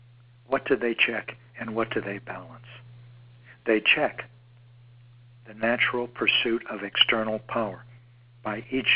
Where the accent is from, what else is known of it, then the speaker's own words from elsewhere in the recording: United States; because I'm American and because I'm most familiar with the American form of government, I'll refer to that.